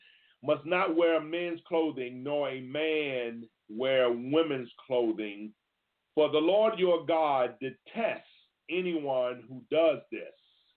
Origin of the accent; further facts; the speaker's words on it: Florida, United States; there was a representative from my home state of Florida.